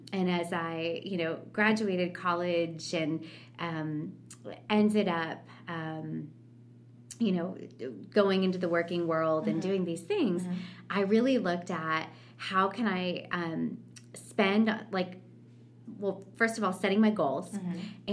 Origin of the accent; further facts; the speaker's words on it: Oregon, United States; born or raised there